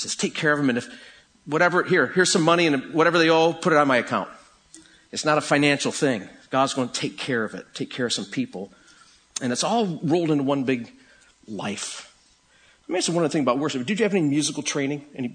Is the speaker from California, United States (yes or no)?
no; Rochester, New York, United States; And I'm going to go out on a limb here only because I'm from Rochester. I kept hearing the word Eastman School of Music